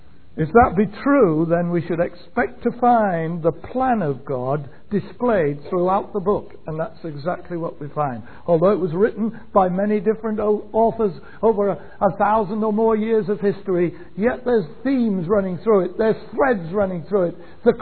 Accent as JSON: {"language": "English", "region": "England", "country": "United Kingdom", "said": "Because I come from England, as you know"}